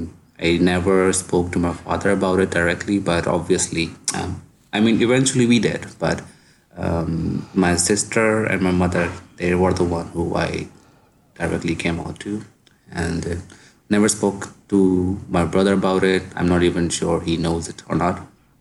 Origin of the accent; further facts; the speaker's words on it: Pakistan; English is a second language; now in Germany; I am 31 years old. I am originally from Pakistan. I'm currently studying, doing my master's from Germany.